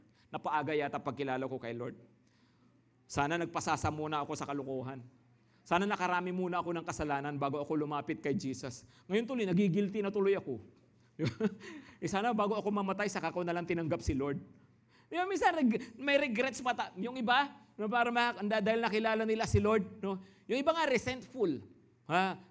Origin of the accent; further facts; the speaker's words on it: Ilocos Region, Philippines; ang home church ko sa Pangasinan. No? So, ako ay taga Pangasinan.